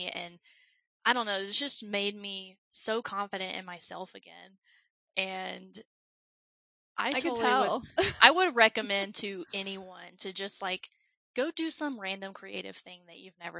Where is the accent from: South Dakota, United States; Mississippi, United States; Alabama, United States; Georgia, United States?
Alabama, United States; accent: southern; now in Colorado, United States; It was funny because I live in Colorado right now, but as we can hear, I have a southern accent. I'm from Alabama.